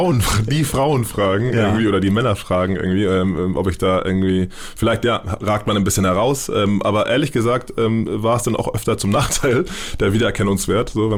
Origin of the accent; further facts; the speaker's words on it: Hamburg, Germany; ich bin in Hamburg aufgewachsen mit dem Mojo.